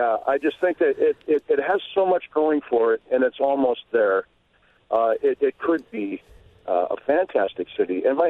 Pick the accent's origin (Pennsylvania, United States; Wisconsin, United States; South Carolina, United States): Wisconsin, United States; Milwaukee; moved away as an adult; I am a Wisconsin native and born and raised in Milwaukee for the first 20 years of my life, starting at 1957. I joined the service and moved away and was gone for a number of years, mostly to the West Coast and East Coast.